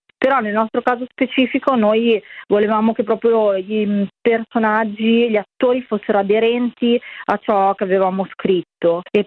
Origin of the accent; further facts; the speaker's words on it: Mantua, Lombardy, Italy; noi siamo di Mantova